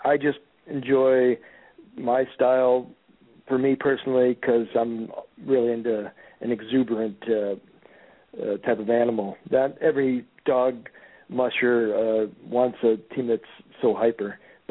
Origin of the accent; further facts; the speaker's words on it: Evanston, Illinois, United States; So in many respects, even though I grew up in Evanston outside of Chicago, I love Wisconsin.